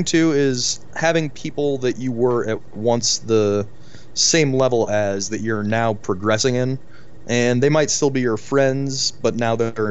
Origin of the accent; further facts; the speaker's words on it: St. Louis, Missouri, United States; now in Denver, United States; I'm St. Louis boy, born and raised a little bit deeper in St. Louis, moved out to the county as I got older